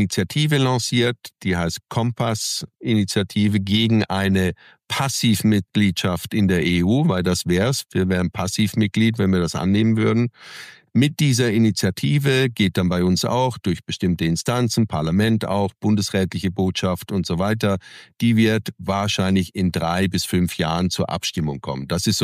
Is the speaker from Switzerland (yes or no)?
yes; Switzerland; Aber wenn wir als Schweizer heute Sicherheit denken